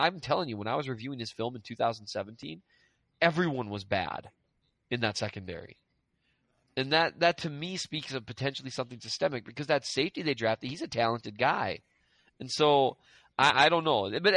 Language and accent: English; Minnesota, United States; I don't know. I'm from Minnesota, so.